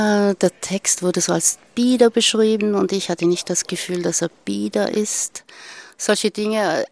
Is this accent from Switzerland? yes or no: yes; Switzerland; ich komme aus der Schweiz, Bodensee.